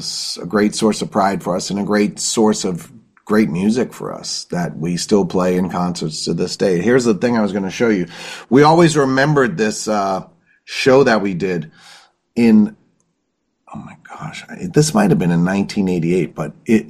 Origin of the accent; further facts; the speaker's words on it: Boston, Massachusetts, United States; Of course, we're from Boston, but this was so funny.